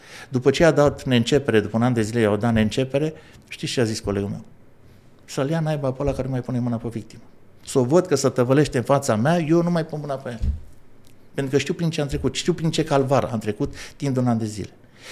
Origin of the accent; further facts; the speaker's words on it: Câmpina, Prahova, Romania; also born or lived in Maramureș; now in Bucharest, Romania; m-am născut la Maramureș, crescut la Câmpina, domiciliat în București. Și am stat 18 ani în Câmpina.